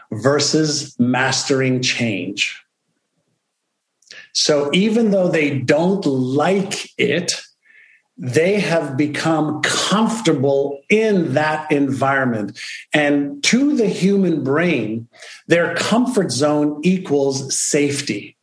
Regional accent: Montreal, Quebec, Canada; English is a second language; also born or lived in Israel; When I was younger, I moved from Israel to Montreal and started my first grade education there, not knowing the English or French language.

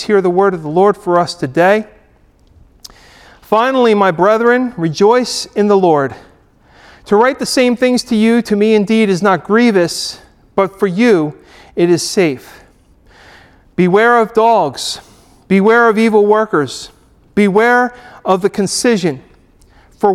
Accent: Atlantic City, New Jersey, United States; born there; I was born in Atlantic City, okay, on May 4th in 1969, all right?

